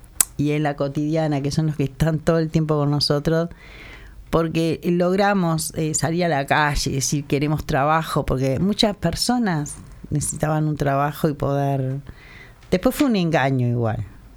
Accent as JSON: {"language": "Spanish", "region": "Montevideo", "country": "Uruguay", "tie": "born or raised there", "said": "Yo soy de Sayago. Nací y me crié en Sayago. Y después fui a vivir al Prado."}